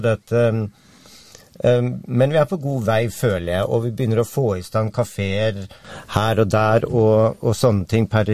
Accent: Oslo, Norway; Jeg kommer jo selv fra Oslo og har bodd der I mange, mange år.

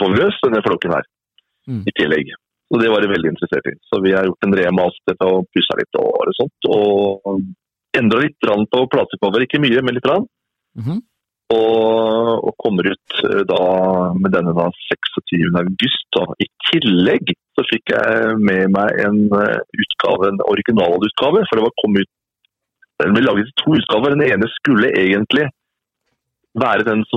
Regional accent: Oslo, Norway; also born or lived in Svarstad; jeg er født og oppvokst i Oslo, så flyttet jeg litt rundt i Svarstad i Vestfold, hadde fantastiske år der, og så flyttet vi tilbake til Oslo igjen

